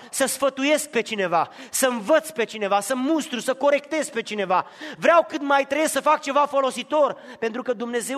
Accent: Romania; moved away; nu pentru că sunt bătrân venit din România

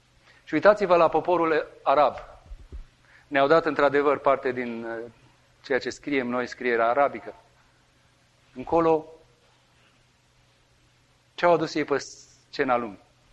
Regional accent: Romania; Romanian is a second language; mă vede că vorbesc cu accent cu Dana, așa românește cum vorbeam, eu știu, englezește cu ei acolo cu accentul meu, se întoarce la mine și zice, ești iranian? Și eu zic, romanian.

